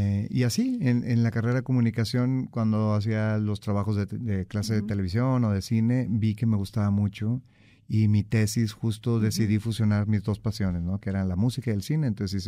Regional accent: Monterrey, Nuevo León, Mexico; Regiomontano, en 1974, en el seno de una familia muy unida, muy católica. Entonces, bueno, soy católico, soy regio, soy tigre, soy vaquero, soy Dodger.

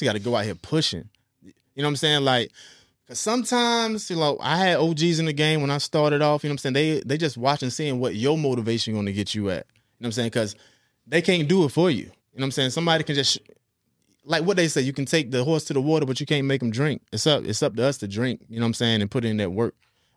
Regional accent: North Carolina, United States; I'm from North Carolina, and a lot of people don't know that you had your foot in the ground heavy in North Carolina.

